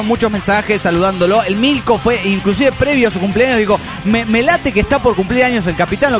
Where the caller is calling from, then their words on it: Delta, Colorado, United States; de Delta, Colorado.